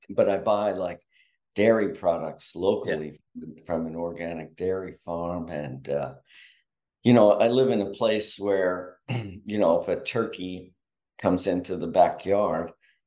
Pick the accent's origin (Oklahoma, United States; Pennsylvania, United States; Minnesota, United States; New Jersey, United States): Pennsylvania, United States; Philadelphia; I grew up in Philly and we went down to the Jersey Shore, you know, in the summertime